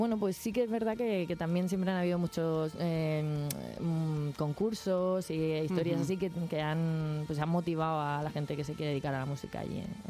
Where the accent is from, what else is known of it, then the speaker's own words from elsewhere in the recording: Region of Murcia, Spain; porque yo soy murciana y al final allí también se nota la tierra.